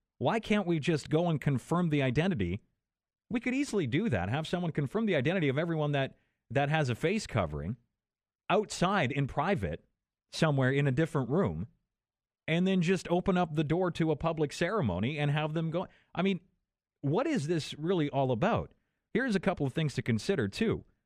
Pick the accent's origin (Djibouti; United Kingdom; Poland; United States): Poland; I'm originally from Poland. I was born in Poland.